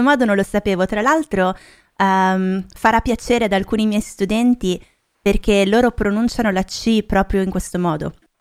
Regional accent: Lombardy, Italy; accent: Milanese; anche io ho cercato di eliminare il mio accento milanese, ma diciamo che ho fatto un tentativo a metà.

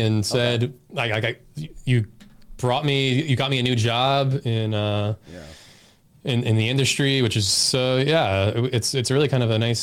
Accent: New York, United States; Because I'm from New York.

